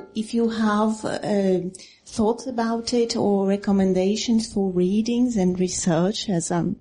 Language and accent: English; Brazil; I'm from Brazil, in some favelas you really have an army inside the favela